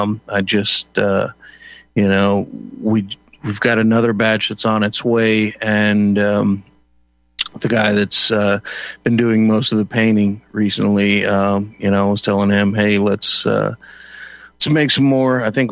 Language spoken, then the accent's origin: English; Texas, United States; But, you know, I'm from Texas, so that's that's a little bit more of a grievous thing down there.